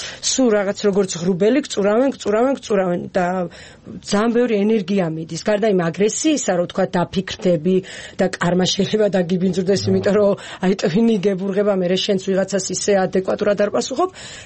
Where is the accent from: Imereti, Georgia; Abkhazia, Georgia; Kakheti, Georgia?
Imereti, Georgia; მე თვითონ იმერელი ვარ